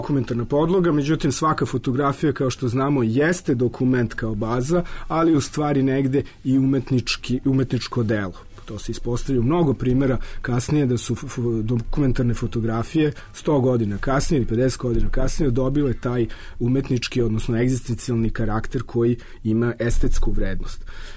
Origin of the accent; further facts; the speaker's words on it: Belgrade, Serbia; now in France; ja sam Beograđanin, ovdje imam porodicu, prijatelje